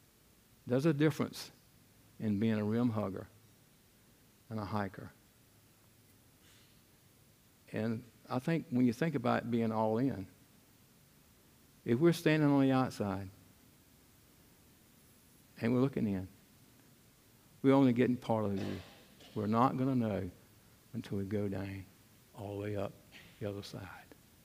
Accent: Elizabeth City, North Carolina, United States; I said, I'm from Hartford, Elizabeth City.

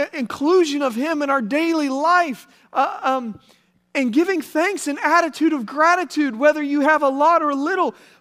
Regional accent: Morgantown, West Virginia, United States; So I'm blessed to live in my hometown of Morgantown, West Virginia.

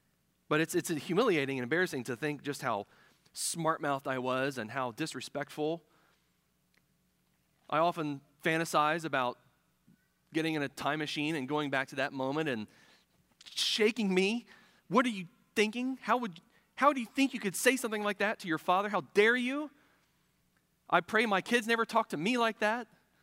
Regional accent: Ohio, United States; When I was a teenager, I grew up in Central Ohio

